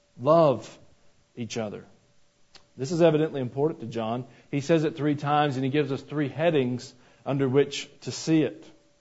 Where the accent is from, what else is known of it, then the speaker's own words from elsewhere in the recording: Georgia, United States; All my life as a kid growing up in Georgia, there were goo goo clusters.